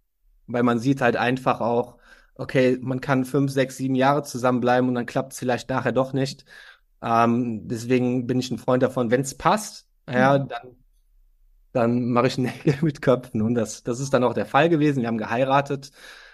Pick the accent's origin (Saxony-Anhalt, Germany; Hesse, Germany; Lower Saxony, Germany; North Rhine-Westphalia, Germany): North Rhine-Westphalia, Germany; born there; ich komme gebürtig aus dem Dorf in der Nähe von Köln